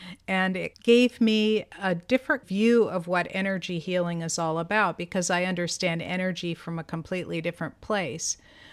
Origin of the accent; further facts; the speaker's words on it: United States; born there; first language Greek; Okay, so my first language is Greek. I grew up speaking Greek. I mean, you can tell from my name that it's not really an American name.